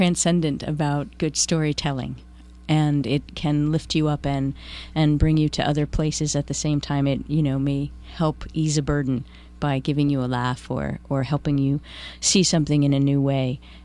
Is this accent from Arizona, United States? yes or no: no; New York, United States; I am not a native. I am a Flatlander from New York